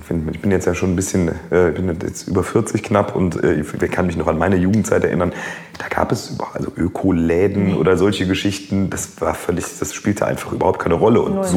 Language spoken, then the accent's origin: German; Cologne, North Rhine-Westphalia, Germany; also born or lived in Grevenbroich; Das ist meine Heimat, das kann man schon ganz klar sagen. Ich musste 3 Jahre während meiner Jugend in Grevenbroich wohnen. Nichts gegen Grevenbroich, aber war dann sehr froh, dass ich schnell wieder hier sein konnte.